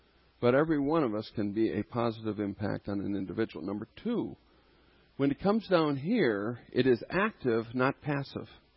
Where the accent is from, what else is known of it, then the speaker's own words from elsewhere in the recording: North Dakota, United States; everybody else knew what was going on, but I'm from North Dakota. I didn't know what was going on.